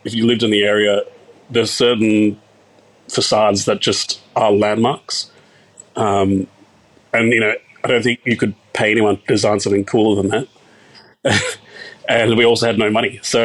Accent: Castle Hill, New South Wales, Australia; So I grew up in Northwest, like Castle Hill, Cherrybrook kind of area, Sri Lankan family.

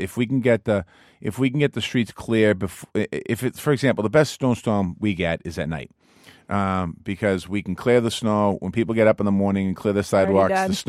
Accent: Dorchester, Massachusetts, United States; I am a neighborhood guy. I grew up in Dorchester. I grew up in St. Margaret's Parish, the section of Dorchester. I'm proud of that. I live in Lower Mills now. I lived in Savin Hill.

